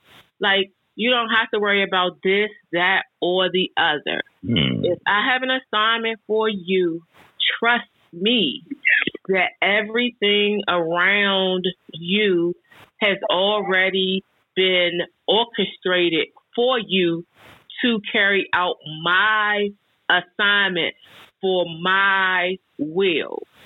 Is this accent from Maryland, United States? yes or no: yes; Fort Washington, Maryland, United States; from Fort Washington, Maryland.